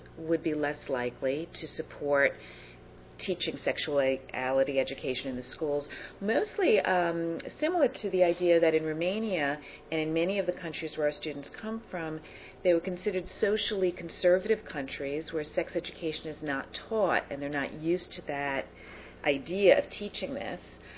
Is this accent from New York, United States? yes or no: yes; Bronx, New York, United States; I'm from the Bronx, and so we're going really very diverse here.